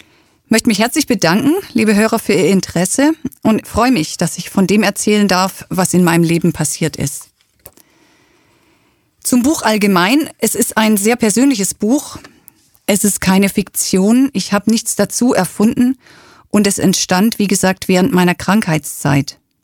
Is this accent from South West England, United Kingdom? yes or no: no; South East England, United Kingdom; now in Germany; Wir fliegen mit der ganzen Familie nach England und ich freue mich, dass ich Ihnen endlich meine alte Heimat, die Isle of Wight, zeigen kann.